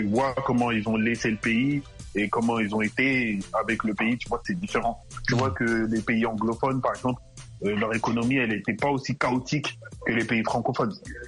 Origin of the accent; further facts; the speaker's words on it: Côte d’Ivoire; au début, dans les pays africains, les Ivoiriens, on était l'une des plateformes, des plaques tournantes de la musique.